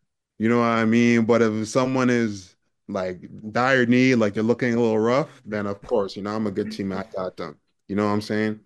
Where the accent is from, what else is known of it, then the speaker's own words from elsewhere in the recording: Toronto, Ontario, Canada; Yeah, I'm from Toronto and stuff